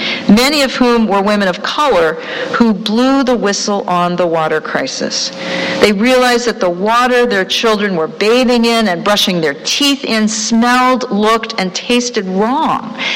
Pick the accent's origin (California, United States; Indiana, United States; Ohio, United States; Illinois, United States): Ohio, United States; In my home state of Ohio